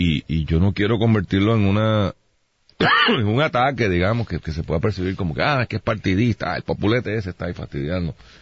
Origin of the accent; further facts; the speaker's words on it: Puerto Rico; Y en Puerto Rico somos parte de los Estados Unidos.